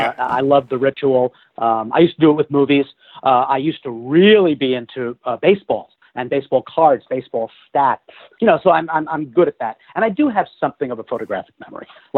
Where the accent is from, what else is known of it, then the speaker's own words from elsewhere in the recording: New York, United States; also born or lived in Los Angeles; In fact, I only moved back to New York, my hometown